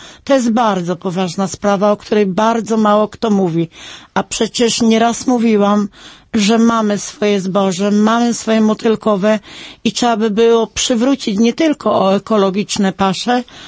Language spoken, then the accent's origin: Polish; Kuyavian-Pomeranian Voivodeship, Poland; jest to województwo kujawsko-pomorskie